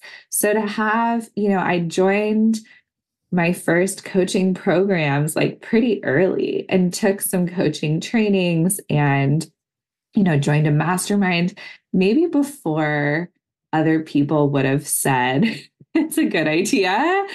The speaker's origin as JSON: {"language": "English", "region": "California", "country": "United States", "said": "You know, I'm from California. Like I'm from the kind of land of the hippies."}